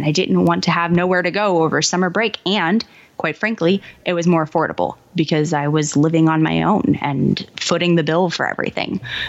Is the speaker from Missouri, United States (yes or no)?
yes; Kansas City, Missouri, United States; And I grew up in Kansas City.